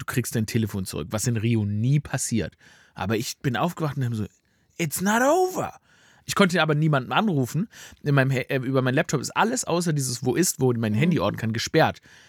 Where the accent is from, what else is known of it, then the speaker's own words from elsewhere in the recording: Stuttgart, Baden-Württemberg, Germany; ich komme aus Stuttgart, da gibt es viele Bonzen